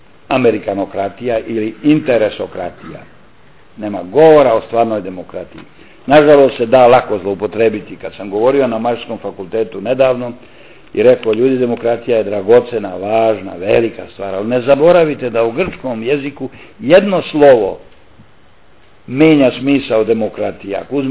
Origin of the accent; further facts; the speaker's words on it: Bosnia & Herzegovina; ako istina ovo što sam ja govorio u toku rata kod nas u Bosni i Hercegovini